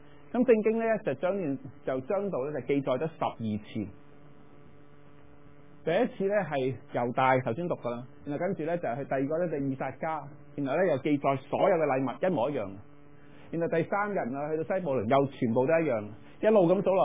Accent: China; 在这里顺带提提就是住棚节呢是中秋节，我们中国人中秋节

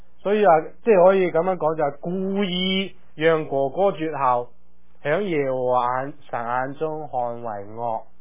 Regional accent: China; 就像我们中国人其实也有这个传统

